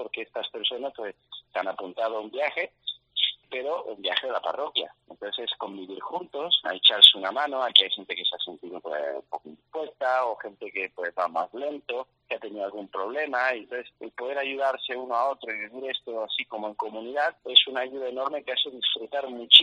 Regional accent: Fermo, Marche, Italy; Spanish is a second language; moved away; los voy a llevar a mi pueblo, se llama Fermo. Puedan también conocer la patria donde nació su cura, porque yo soy extranjero, yo soy italiano

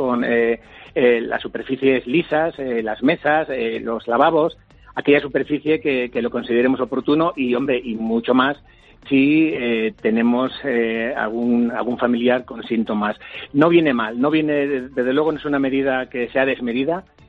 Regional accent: Germany; quizás porque me crié en Alemania y allí lo viví

